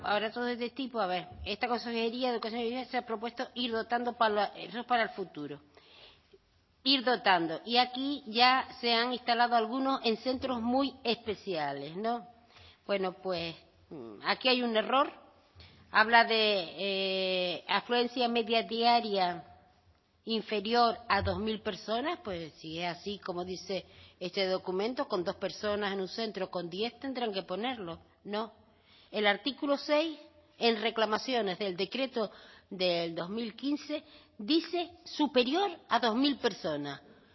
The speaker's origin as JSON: {"language": "Spanish", "town": "Los Llanos de Aridane", "region": "Canary Islands", "country": "Spain", "said": "un sencillo cartel en una cafetería de Aridane, de mi pueblo, de mi ciudad"}